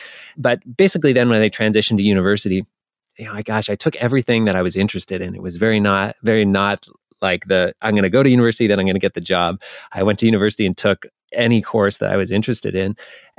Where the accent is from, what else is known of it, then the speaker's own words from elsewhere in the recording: Halifax, Nova Scotia, Canada; I grew up in Halifax, Nova Scotia, up here in Canada, and then went directly into university after I graduated high school.